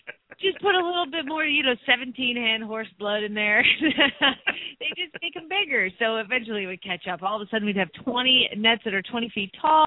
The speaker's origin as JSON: {"language": "English", "town": "Phoenix", "region": "Arizona", "country": "United States", "said": "from Phoenix, Arizona"}